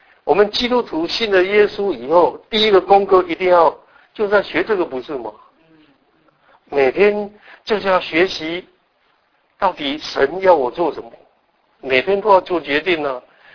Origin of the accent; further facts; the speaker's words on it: Taiwan; 我从台湾来，那为什么我选这个题目呢？